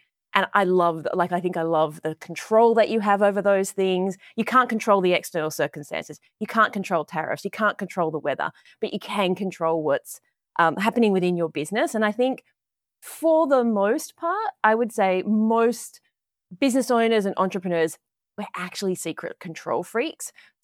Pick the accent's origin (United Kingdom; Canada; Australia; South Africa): Australia; now in Newport Beach, United States; Right now from sunny Newport Beach in California. Ooh, as you might be able to tell, I am not a native Californian. I'm from Australia.